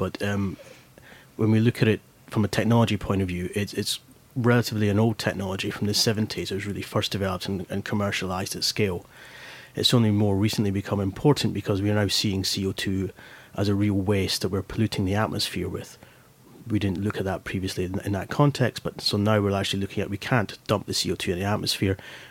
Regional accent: Scotland, United Kingdom; I'm Scottish.

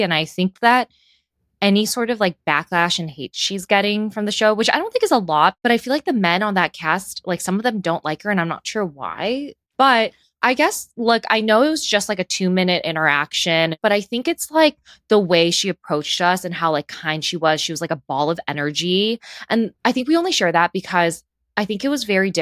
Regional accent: Chicago, Illinois, United States; even though I was born and raised in Chicago.

